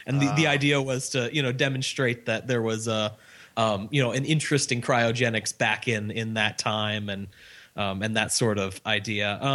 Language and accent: English; Midwest, United States; now in Orlando, United States; you know, I'm from the Midwest. You sort of have this strong connection with the company.